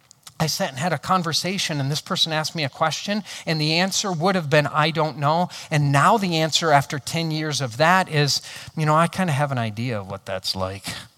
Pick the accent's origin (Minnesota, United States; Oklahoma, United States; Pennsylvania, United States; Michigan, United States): Michigan, United States; Hudsonville; if you're at all from West Michigan, I grew up in Hudsonville. Then I spent 10 years in an urban church plant.